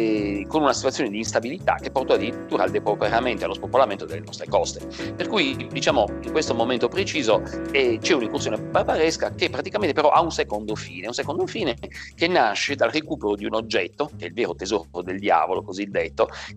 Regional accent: Cagliari, Sardinia, Italy; born there; io fondamentalmente ho 60 anni, vivo a Cagliari, sono nato a Cagliari

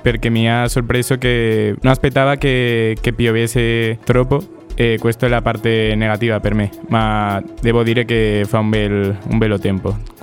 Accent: Valencia, Valencian Community, Spain; Italian is a second language; now in Cagliari, Italy; Vengo dalla Spagna, in concreto di una città che si chiama Valencia, che si trova vicino alla costa mediterranea.

